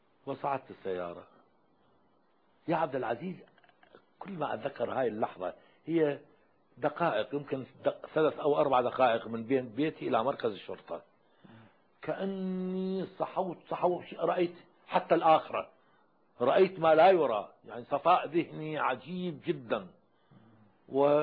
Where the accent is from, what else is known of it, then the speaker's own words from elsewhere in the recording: Iraq; اي وما كنت شيوعيا ولا كنت بعثيا عمري كله، انا عراقي ظليت عراقي.